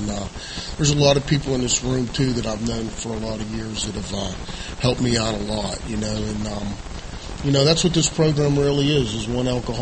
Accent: Pittsburgh, Pennsylvania, United States; I grew up in Pittsburgh, Pennsylvania, kind of a child of the 70s.

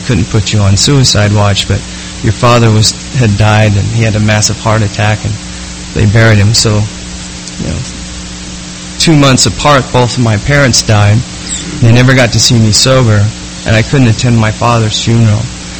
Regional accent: Idaho, United States; I grew up in Idaho

